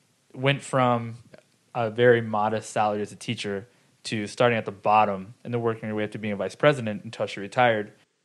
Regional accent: Fountain Valley, California, United States; I lived in Fountain Valley until I was 25. Lived at home until I was 25 because I was touring so much.

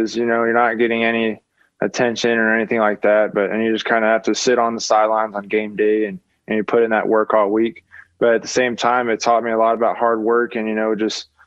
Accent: Houston, Texas, United States; You know, I grew up in Houston, so I was everything Houston guy, so I was a huge Texans fan growing up.

